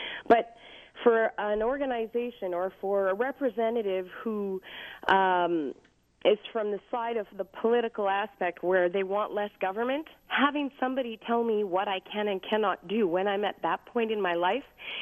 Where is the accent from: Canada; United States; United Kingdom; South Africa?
Canada; However, I'm a Canadian citizen, and I've been subjected to the medical system on both sides of the border.